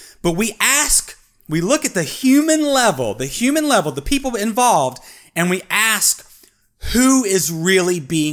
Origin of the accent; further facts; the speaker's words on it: United States; Why do I, as an American and as a very religious person, side with the women in this situation